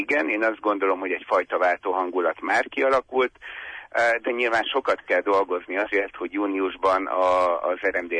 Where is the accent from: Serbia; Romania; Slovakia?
Romania; Odorheiu Secuiesc, Harghita; also born or lived in Cluj-Napoca; Én egy tudatos városlakó vagyok, tehát én Székelyudvarhely nekem a szülővárosom, ráadásul az a város, amelyik a szívemnek a legkedvesebb. Úgyhogy egy 14 éves kolozsvári kitérőt leszámítva tudatosan éltem itt Székelyudvarhelyen